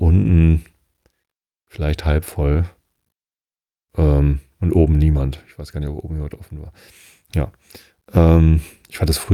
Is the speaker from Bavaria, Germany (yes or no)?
no; Wistedt, Lower Saxony, Germany; Und ich komme ja aber aus Wisted und ich bin, und Wisted hat keine eigene Kirche und Wisted gehört halt zum, zur Tosteder Kirche. Ich bin in Tosted konfirmiert.